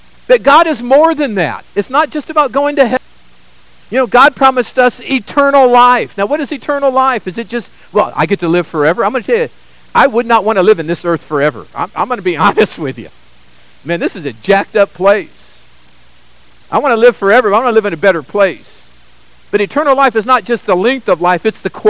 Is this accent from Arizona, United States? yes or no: no; Sacramento, California, United States; And I grew up in Sacramento, and both our hospitals, I remember one was Mercy.